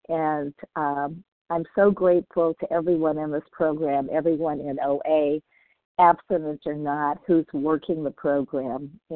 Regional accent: Southern California, California, United States; as I'm from Southern California.

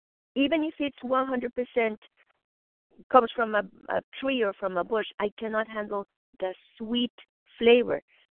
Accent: Mexico City, Mexico; I was raised vegetarian in Mexico City.

